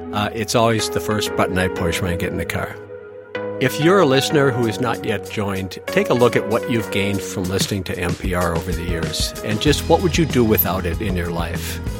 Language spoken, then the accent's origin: English; Richfield, United States; I'm from Richfield.